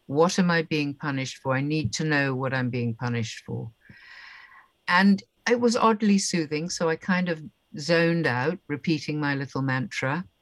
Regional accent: United Kingdom; I'm British, stiff upper lip.

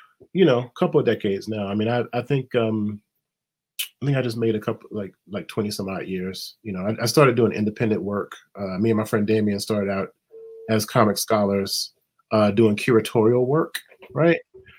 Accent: Mississippi, United States; And originally I'm from Mississippi, born and raised, and went to school at Jackson State University

